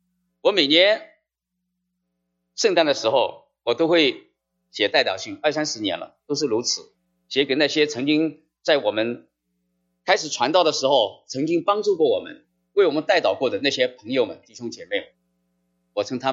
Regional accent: Ningbo, Zhejiang, China; 在国内，在我的老家啊，浙江宁波

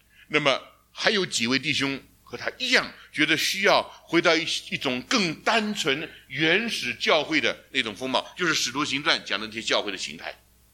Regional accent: China; now in United States; 因为我们身为中国人，我们一定有中国人的背景，因为我们来到美国，不知不觉受美国的影响。

